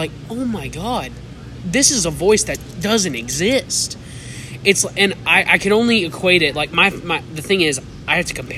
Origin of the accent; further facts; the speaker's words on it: Houston, Texas, United States; They're from Houston. I'm from Houston.